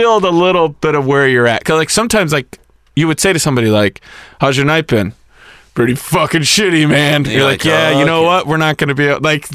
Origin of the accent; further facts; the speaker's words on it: Rochelle, Illinois, United States; In Rochelle, in my hometown, for a long time, up until like